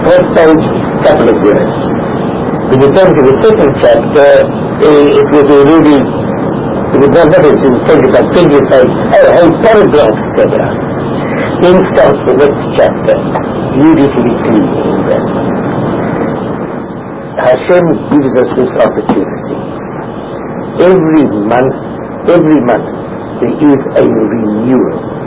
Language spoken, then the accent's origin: English; South Africa; we come from the same country. He comes from North Africa, I come from South Africa.